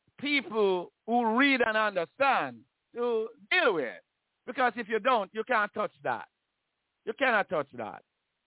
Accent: Jamaica; I grew up in Jamaica, and my parents never talk about slavery.

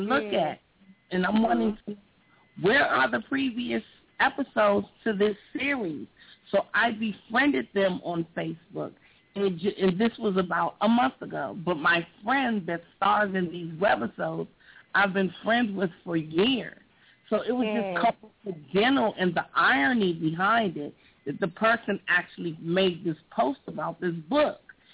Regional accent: Washington, District of Columbia, United States; now in California, United States; I'm from Washington, D.C. I live in California. I'm from Washington, D.C.

